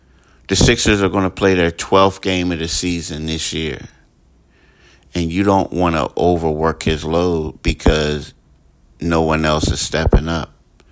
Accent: Philadelphia, Pennsylvania, United States; You know, I grew up in Philly, and I know that how in Philly people always want people to be straight.

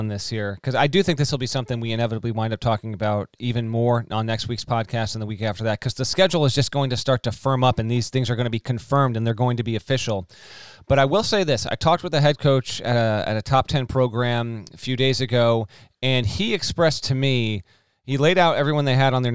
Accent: Connecticut, United States; let's just use my home state, school A in Connecticut and school B in Connecticut

